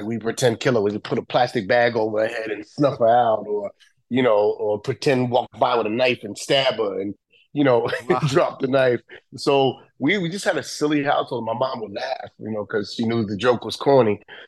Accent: New York City, New York, United States; Like growing up in the bricks down in now it's called, it was the hood back in the day, but now it's the meatpacking district.

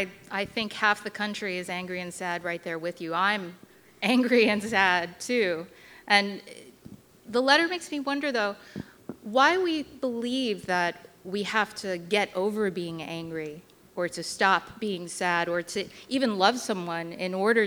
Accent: United States; by virtue of the fact that I'm Chinese American, am less safe than my husband may be.

